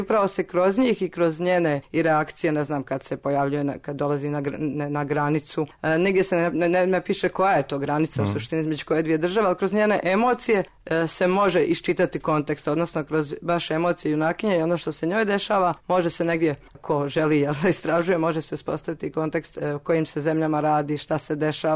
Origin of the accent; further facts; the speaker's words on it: Zadar, Zadar County, Croatia; born there; ja sam rođena u Zadru